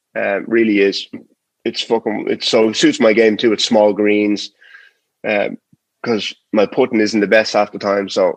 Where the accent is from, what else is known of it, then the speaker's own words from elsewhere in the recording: Ireland; now in Boston, United States; And obviously, like being Irish